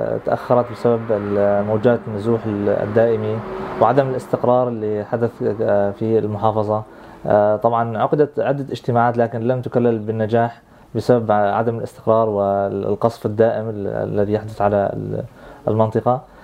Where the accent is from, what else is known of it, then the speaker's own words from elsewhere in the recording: Idlib, Idlib Governorate, Syria; طبعا أيضا بالنسبة للإنتاج عندنا في سوريا في إدلب